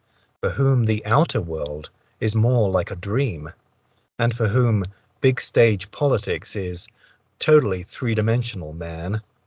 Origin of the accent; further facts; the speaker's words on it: East of England, United Kingdom; accent: English; also born or lived in London; now in United States; I do have an English accent. I was born in England. I grew up in Essex and lived in London for quite some time. But I'm now living in the United States of America.